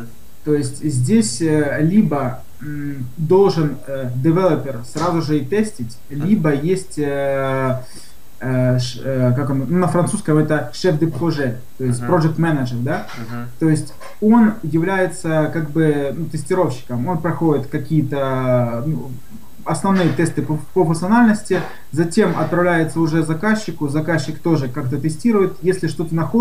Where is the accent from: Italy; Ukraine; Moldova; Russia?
Ukraine; Kharkiv, Kharkiv Oblast; moved away as an adult; now in France; Я сам с Украины, с Харькова.